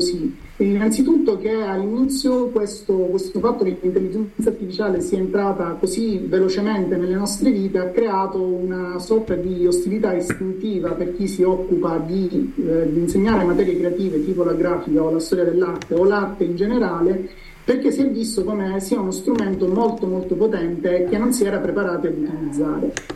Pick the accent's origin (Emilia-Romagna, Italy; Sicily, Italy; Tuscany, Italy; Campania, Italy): Sicily, Italy; now in Oristano, Italy; sono siciliano ma insegno ad Oristano